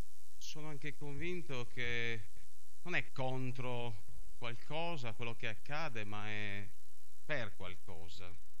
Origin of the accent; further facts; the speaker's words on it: Sorso, Sardinia, Italy; Quindi ascolto i sorsesi e li sto ascoltando per ritrovare sintonia e intesa con il mio paese, con i miei concittadini di altissimo valore e di profonda esistenza.